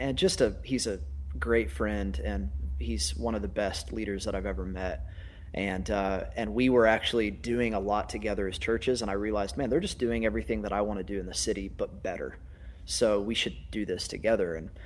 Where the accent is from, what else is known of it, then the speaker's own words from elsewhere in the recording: Oklahoma, United States; But yeah, I'm from Oklahoma, born and raised, and a place that I wanted to try to get out of so badly, fell in love with when I was 19.